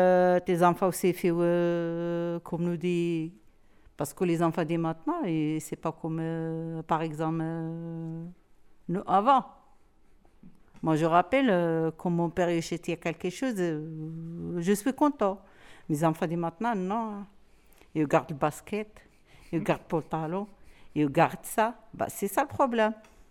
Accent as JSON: {"language": "French", "country": "Algeria", "tie": "born or raised there", "second_language": "French", "moved": "as an adult", "lives_now": "France", "said": "J'ai grandi à l'Algérie, c'est pas ici. J'ai entré à la France en 2002."}